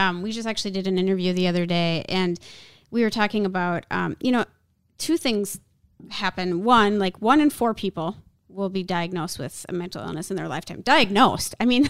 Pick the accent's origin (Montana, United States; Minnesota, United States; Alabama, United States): Minnesota, United States; I mean, like obviously we're both from Minnesota